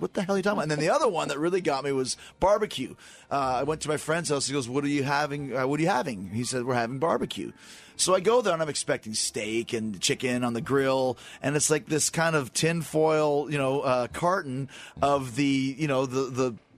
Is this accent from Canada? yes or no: yes; Winnipeg, Manitoba, Canada; Like, dude, I'm from Winnipeg, Manitoba.